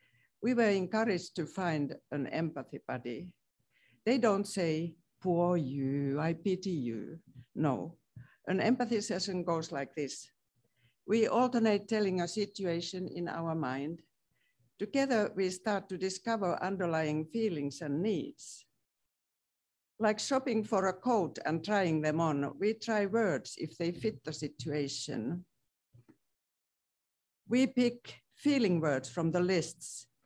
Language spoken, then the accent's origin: English; Finland; Growing up in Finland, we were not encouraged to pay attention to feelings, and especially not needs.